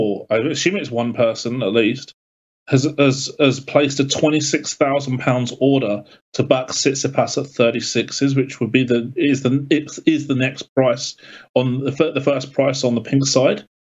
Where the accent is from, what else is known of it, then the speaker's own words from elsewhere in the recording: United Kingdom; being British and knowing how the British react to this type of thing